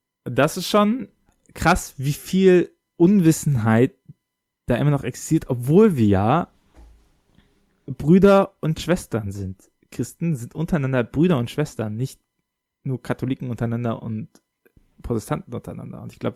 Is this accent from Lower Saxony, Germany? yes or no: no; Bonn, North Rhine-Westphalia, Germany; ich komme aus dem Bonn, aus dem Rheinland